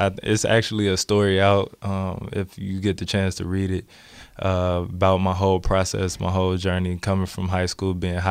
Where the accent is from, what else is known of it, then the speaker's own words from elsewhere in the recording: Gary, Indiana, United States; Gary is a tough place to grow up.